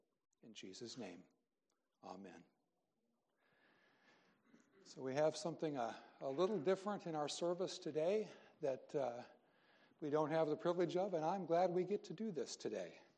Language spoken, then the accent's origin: English; Iowa, United States; Growing up in Iowa, and I've made some of you guys already look at Iowa pictures already